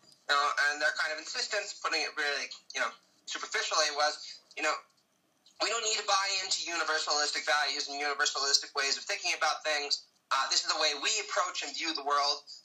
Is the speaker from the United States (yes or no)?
no; Canada; born there; I was born in Canada